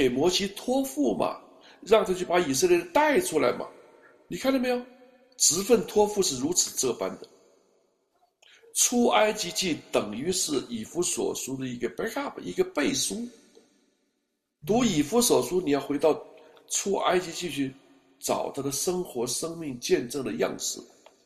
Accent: China; 我说我是从文化大革命出来的，在我这一生当中经历了多少这种我们中国人。

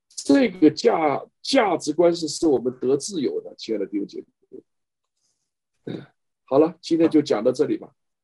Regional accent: China; 我想我们中国人大多数吧，101%的人都受到这个影响

